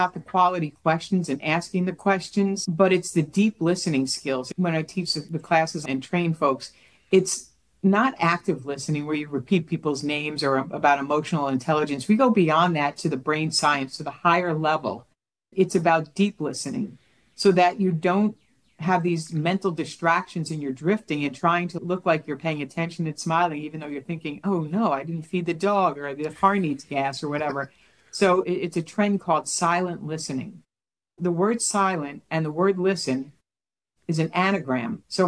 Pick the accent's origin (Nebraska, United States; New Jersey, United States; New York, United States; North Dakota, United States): New Jersey, United States; And it's just hard because if you listen to me here, I talk really fast. I'm from New Jersey.